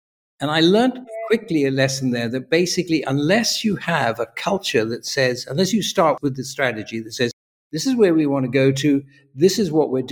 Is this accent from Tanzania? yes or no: yes; Tanzania; moved away; also born or lived in South Africa; I was, funny enough, born and brought up in Tanzania, in East Africa. Then my parents, for their sins, sent me to South Africa in the bad old days of apartheid, where I went to university